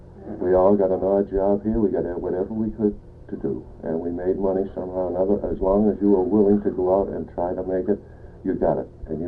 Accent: Boston, Massachusetts, United States; I was born in Boston, Massachusetts on October 31st, 1912. I was brought up in the city of Boston for a few years until we moved out to the suburbs in 1925

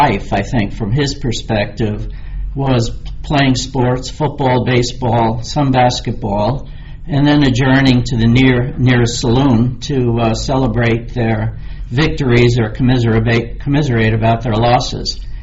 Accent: Jersey City, New Jersey, United States; born there; I was born in Jersey City, New Jersey on March 6, 1938.

